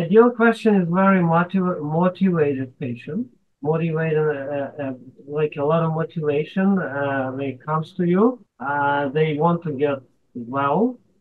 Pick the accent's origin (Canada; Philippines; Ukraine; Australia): Ukraine; moved away as an adult; now in United States; But briefly, I am originally from Ukraine. I graduated in a medical school, from medical school there in 1989.